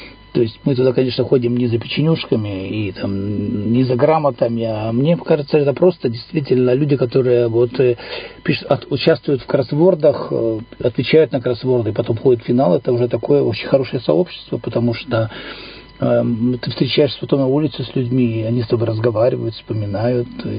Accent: Irkutsk, Irkutsk Oblast, Russia; Да, и я со второго Иркутска.

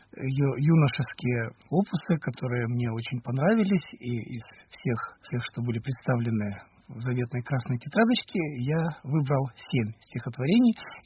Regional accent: Irkutsk, Irkutsk Oblast, Russia; born there; Я родился здесь, в Иркутске, да. Но папа мой, поскольку румын по национальности, он мне и подарил и румынскую фамилию, и румынское имя

